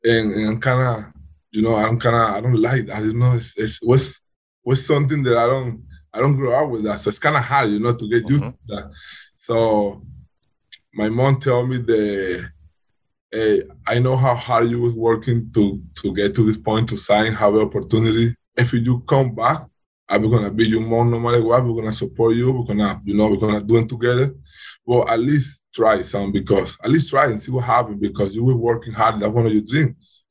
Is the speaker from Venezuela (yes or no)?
yes; Venezuela; now in Dominica; I'm from Venezuela.